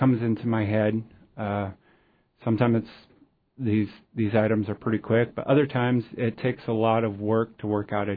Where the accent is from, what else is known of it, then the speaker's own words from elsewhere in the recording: Juneau, Alaska, United States; I grew up in Juneau and spent summers in Sitka and spent quite of my time outdoors as a kid and just general observations.